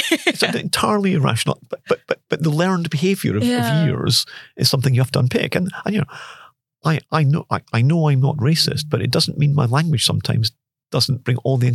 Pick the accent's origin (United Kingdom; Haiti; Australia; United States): United Kingdom; Scotland; I grew up in Scotland and I'm a avid Rangers supporter